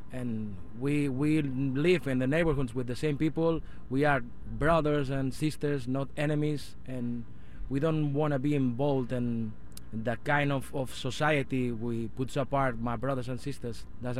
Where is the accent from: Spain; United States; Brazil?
Spain; Galicia; now in Barcelona, Spain; We are the, supposedly we are from Spain, but in Barcelona we are just Galician people, gallegos, I say.